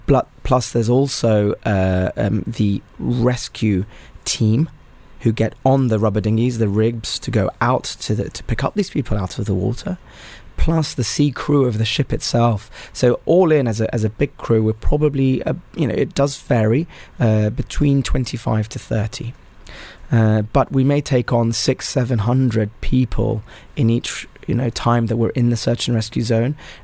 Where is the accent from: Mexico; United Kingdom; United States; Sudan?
Sudan; English is a second language; I spoke to him in Arabic. I'm from Sudan.